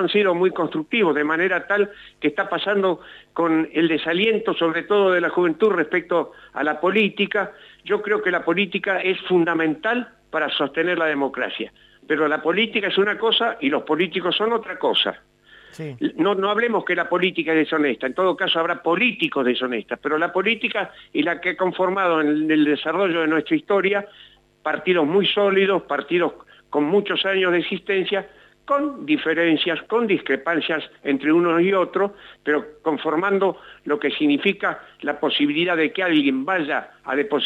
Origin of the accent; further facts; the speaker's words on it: Esquel, Chubut, Argentina; moved away; Mire, yo vengo de la cordillera. Hace 30 y tantos años que me fui de Esquel, pero la cordillera la tengo muy, la provincia la tengo muy recorrida en todos sus lugares, hasta los más recónditos de Chubut.